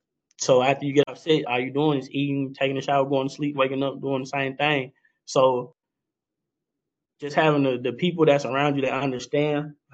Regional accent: Little Rock, Arkansas, United States; Like I said, I grew up in East Little Rock, but we didn't want for nothing, man.

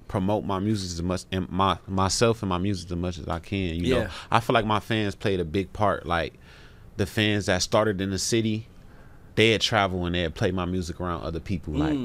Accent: Grand Rapids, Michigan, United States; Then I'm from Grand Rapids, so it's like that city already. Like I'm originally born in Grand Rapids.

